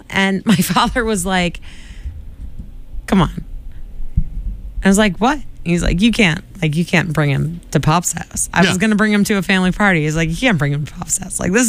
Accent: Ireland; I mean, I would say, as an Irish person

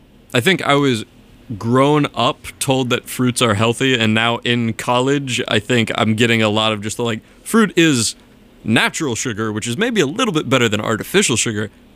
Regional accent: Albuquerque, New Mexico, United States; also born or lived in Massachusetts; So, at this point, I've spent most of my life in Massachusetts, but I grew up in New Mexico for about 8 years in the middle there.

